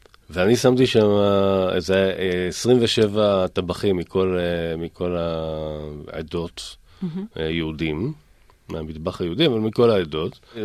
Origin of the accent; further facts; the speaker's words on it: Ness Ziona, Central District, Israel; אני גדלתי בנס ציונה, ובנס ציונה היה את התיכון.